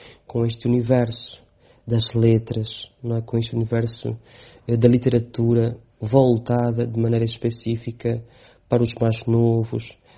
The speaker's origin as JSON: {"language": "Portuguese", "town": "Lobito", "region": "Benguela", "country": "Angola", "tie": "born there", "said": "nasci no Lobito, propriamente no bairro São João Batista, sou angolano, entretanto, cidadão do mundo"}